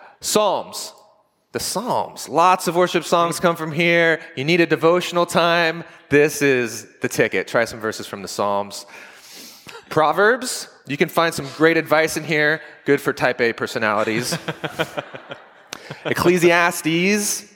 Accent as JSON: {"language": "English", "region": "Washington", "country": "United States", "tie": "born or raised there", "lives_now": "Portland, United States", "said": "We're from Portland, Oregon, northwest corner of our great country. And I grew up in a little town near Seattle."}